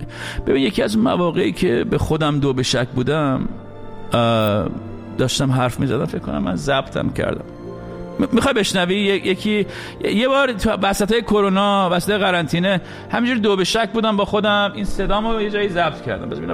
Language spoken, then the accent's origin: Persian; Iran; moved away; از ایران اومدم بیرون.